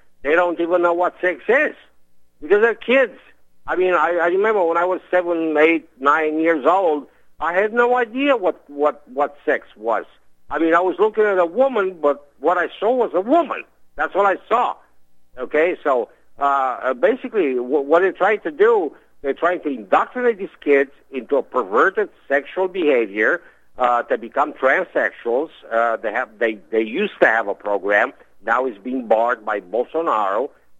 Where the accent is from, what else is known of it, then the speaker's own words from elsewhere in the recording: United States; Too bad I can't vote because I'm not a Brazilian citizen. I'm an American citizen, so I cannot vote.